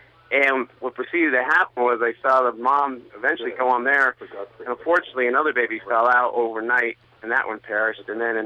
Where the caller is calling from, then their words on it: Saratoga Springs, New York, United States; Saratoga Springs.